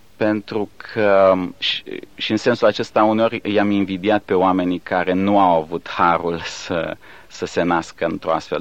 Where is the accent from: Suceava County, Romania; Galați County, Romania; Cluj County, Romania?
Galați County, Romania; Galați; born there; eu m-am născut în Galați, acum aproape 35 de ani, într-o familie de oameni credincioși, evanghelici. Și am avut harul să cresc într-o astfel de familie și într-o biserică